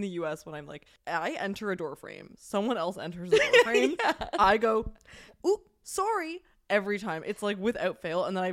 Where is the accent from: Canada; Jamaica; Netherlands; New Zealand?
Canada; now in United States; Because I am Canadian, and so I feel a little overwhelmed by that social fear, I guess. A little aware of myself. I have actually felt like since living in the States, I've gotten louder.